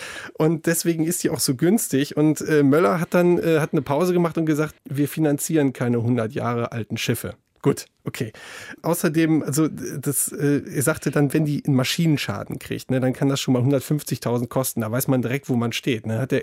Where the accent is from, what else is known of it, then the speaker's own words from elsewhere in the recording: Wesel, North Rhine-Westphalia, Germany; born there; now in Bonn, Germany; Ich bin am Niederrhein in Wesel geboren, jetzt lebe ich in Bonn.